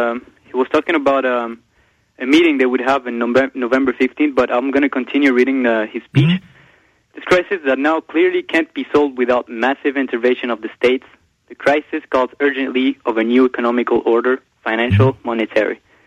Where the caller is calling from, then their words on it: Montreal, Quebec, Canada; Hello. I'm calling you from Montreal.